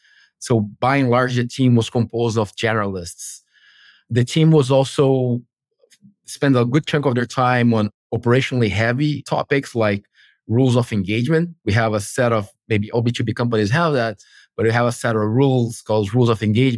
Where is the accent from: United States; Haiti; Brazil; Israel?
Brazil; I'm from Brazil originally. I started in the São Paulo office, covering all of Latin America based in São Paulo.